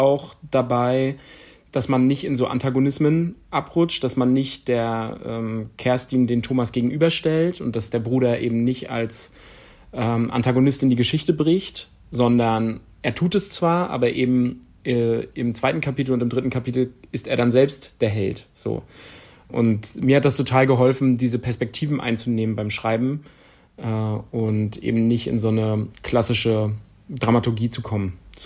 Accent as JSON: {"language": "German", "town": "Rostock", "region": "Mecklenburg-Vorpommern", "country": "Germany", "tie": "born or raised there", "said": "also ich bin in Rostock geboren, aufgewachsen. Nach der Wende allerdings, ich wohne auch jetzt noch in Rostock."}